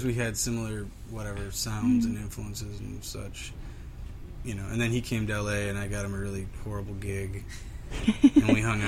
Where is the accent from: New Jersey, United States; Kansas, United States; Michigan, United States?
Michigan, United States; Detroit; Well, I'm from Michigan originally. From Detroit.